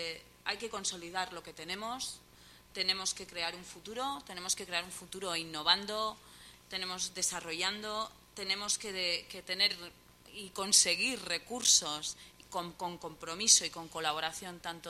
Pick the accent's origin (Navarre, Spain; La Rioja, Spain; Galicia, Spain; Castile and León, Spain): Navarre, Spain; Pamplona; yo vengo de Pamplona